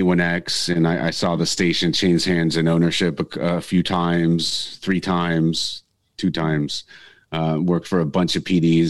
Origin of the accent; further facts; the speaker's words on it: Northridge, California, United States; now in Carlsbad, United States; And then Laguna Beach, and now this, back in my hometown of Northridge.